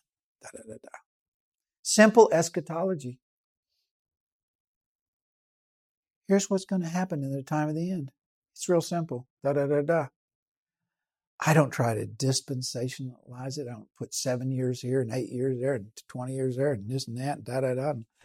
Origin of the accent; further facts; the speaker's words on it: Oklahoma, United States; I'm from Oklahoma. I was raised and born in Oklahoma.